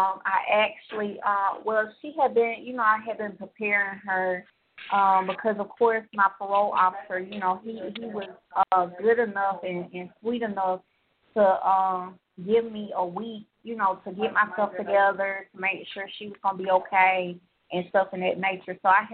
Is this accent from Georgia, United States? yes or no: yes; Georgia, United States; of course I'm from Georgia.